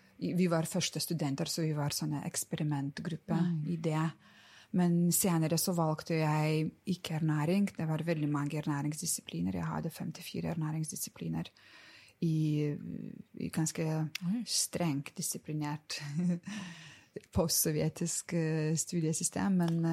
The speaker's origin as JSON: {"language": "Norwegian", "country": "Lithuania", "second_language": "Norwegian", "lives_now": "Norway", "said": "jeg er fra Litauen. Jeg er litauisk. Jeg har truffet mannen min i Litauen."}